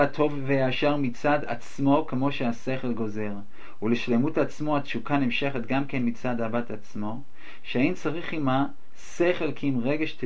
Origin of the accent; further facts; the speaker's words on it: United States; born there; I'm so happy I was born in America so that I can say things and not sings